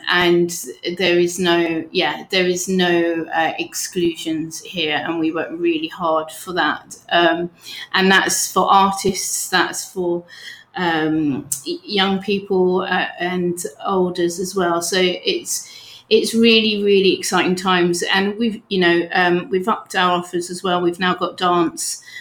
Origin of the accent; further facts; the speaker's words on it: Sidcup, London, United Kingdom; also born or lived in Lewisham; I was born in Lewisham, but probably brought up in Sidcup, which is a lovely sleepy town